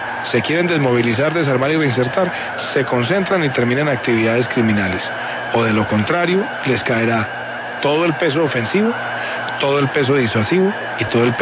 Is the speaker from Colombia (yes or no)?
yes; Colombia; como colombianos